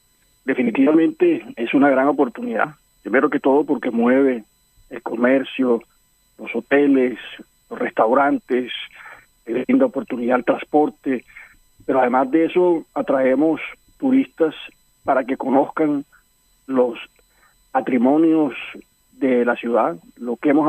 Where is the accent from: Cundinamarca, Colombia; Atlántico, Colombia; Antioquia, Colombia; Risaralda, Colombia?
Atlántico, Colombia; Barranquilla; pero nosotros como barranquilleros tenemos que transmitir esa energía